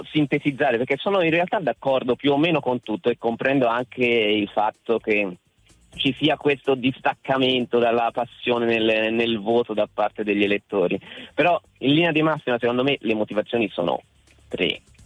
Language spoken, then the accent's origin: Italian; Florence, Tuscany, Italy; now in Milan, Italy; Io sono quasi a Genova, però in realtà sono fiorentino, sto andando al mare.